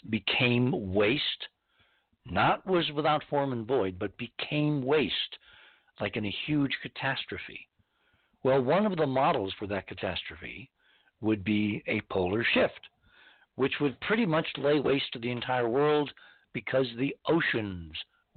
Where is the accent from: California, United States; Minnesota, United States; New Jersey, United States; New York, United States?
New Jersey, United States; Morristown; born there; I was born in Morristown. I have an affinity for Morristown.